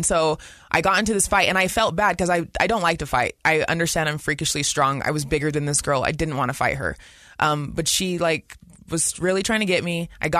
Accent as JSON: {"language": "English", "town": "West Valley", "region": "Utah", "country": "United States", "tie": "born or raised there", "said": "I grew up in West Valley."}